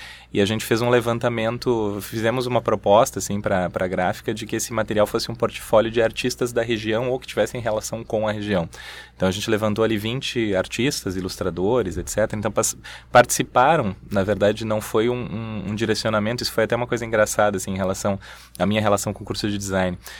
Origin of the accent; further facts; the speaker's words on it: Guarulhos, São Paulo, Brazil; moved away as an adult; eu morei durante 20 anos, 21 anos em São Paulo, nasci em Guarulhos, em São Paulo, me mudei para cá. Agora há 15 anos, né, que eu vivo aqui, minha família é aqui do Sul